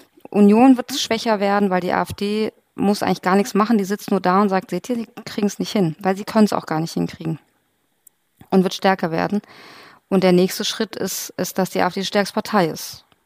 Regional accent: Iran; ich stamme aus dem Iran

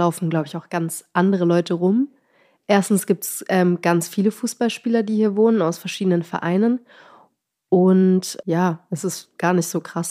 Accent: Wiesentheid, Bavaria, Germany; Aber ich komme aus dem wunderschönen Unterfranken aus Wiesentheit.

